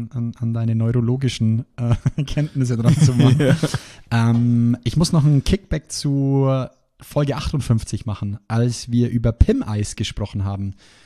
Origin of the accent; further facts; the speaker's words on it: Bavaria, Germany; bei uns in Bayern